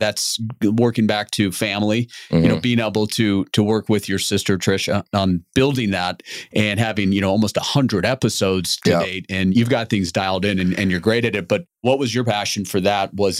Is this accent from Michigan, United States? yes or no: no; Cleveland, Ohio, United States; And I've got an affinity because we grew up in Cleveland, Beechwood Bison.